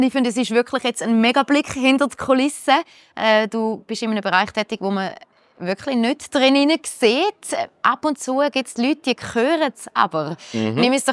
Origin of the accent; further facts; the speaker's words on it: Switzerland; ich als Schweizerin frage mich da wirklich den öppen mal, versteht ihr aus Deutschland uns wirklich nicht?